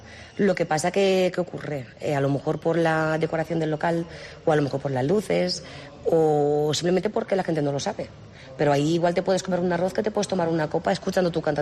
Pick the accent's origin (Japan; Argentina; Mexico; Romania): Romania; Spanish is a second language; now in Castellón, Spain; Yo soy rumana.